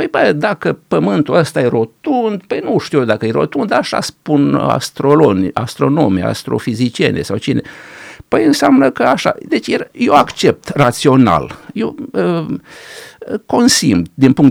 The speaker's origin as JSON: {"language": "Romanian", "town": "Iași", "region": "Iași County", "country": "Romania", "said": "Deci eu provin din Iași."}